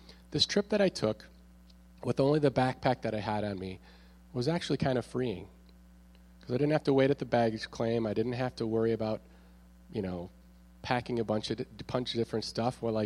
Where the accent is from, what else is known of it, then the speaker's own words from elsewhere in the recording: Minnesota, United States; and so I'm from Minnesota, and so I decided that I was going to go back home to Minnesota to go and visit her